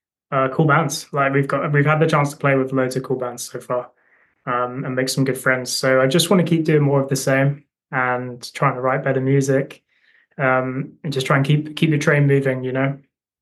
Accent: Brighton, South East England, United Kingdom; we're from Brighton and they've been kicking around here for like a long time

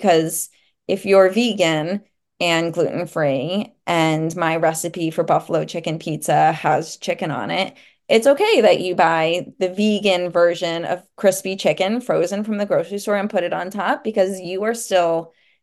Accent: New York, United States; also born or lived in Hoboken; now in Morristown, United States; So I grew up in New York and then I lived in New Jersey after college in Hoboken, but last year we moved to Morristown, New Jersey.

